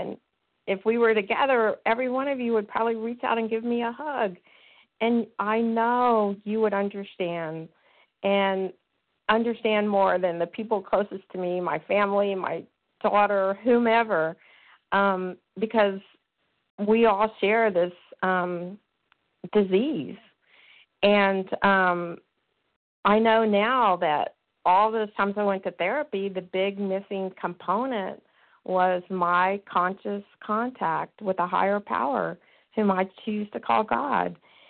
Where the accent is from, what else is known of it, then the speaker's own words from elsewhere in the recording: Texas, United States; I'm from Texas.